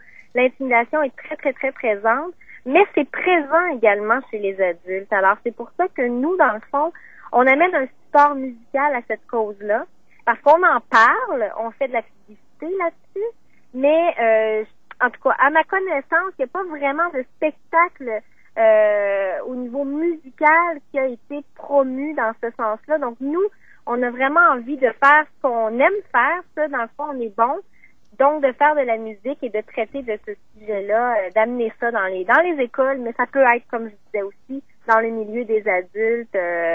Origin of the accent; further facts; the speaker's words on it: Montreal, Quebec, Canada; now in Ottawa, Canada; moi, j'ai grandi à Montréal. Je suis née à Québec, j'ai grandi à Montréal et là, ça fait à peu près 6 ans que je suis dans la région d'Ottawa.